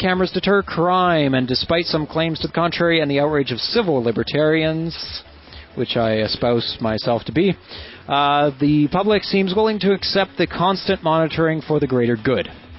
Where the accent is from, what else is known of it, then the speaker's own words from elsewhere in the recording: Canada; But I am Canadian, so, you know.